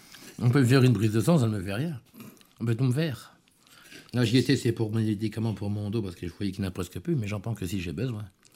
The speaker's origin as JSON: {"language": "French", "region": "Normandy", "country": "France", "said": "Chez nous, en Basse-Normandie, Basse-Saint-Hilaire"}